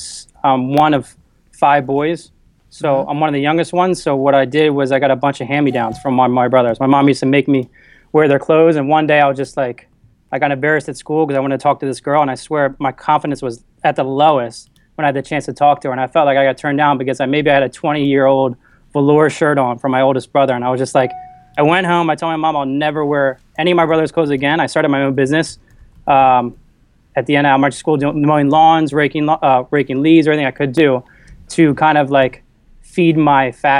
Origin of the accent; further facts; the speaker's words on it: Philadelphia, Pennsylvania, United States; moved away as an adult; also born or lived in Miami; now in New York City, United States; I live in New York City now. I was from Philadelphia, and I lived before I came to New York City. I lived in Miami for about 4 or 5 years.